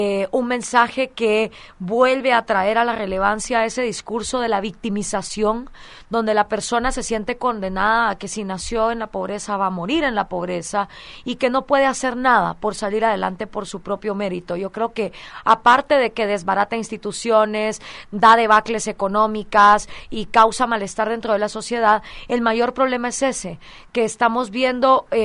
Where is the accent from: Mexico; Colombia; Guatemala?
Guatemala; also born or lived in El Salvador / Honduras; soy guatemalteca por el trabajo de mi padre, que él trabajaba en una empresa de distribuidora de productos. Viví también en El Salvador y en Honduras